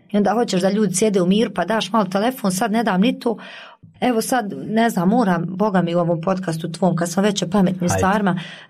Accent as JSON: {"language": "Bosnian", "town": "Kalesija", "region": "Tuzla Canton", "country": "Bosnia & Herzegovina", "said": "ja sam iz Kalesije"}